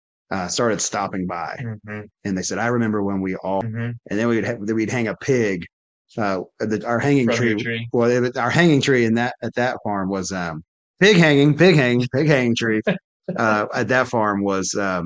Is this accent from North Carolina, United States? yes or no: yes; North Carolina, United States; also born or lived in Denver, Colorado; cause I'm from North Carolina, we're back here, but I was living in Denver, Colorado when we had our agrarian conversion